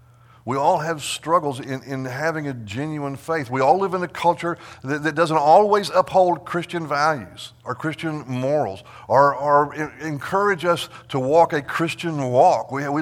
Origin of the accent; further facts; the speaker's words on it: Texas, United States; I've visited St. Louis. I've never lived there. I'm originally from Texas.